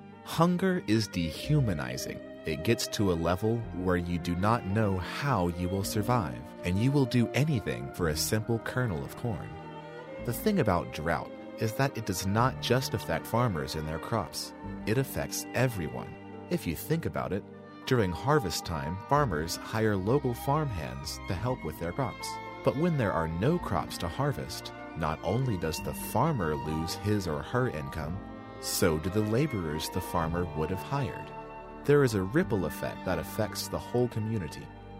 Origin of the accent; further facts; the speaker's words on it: Machakos, Machakos County, Kenya; born there; I was born in 1951 in Machakos.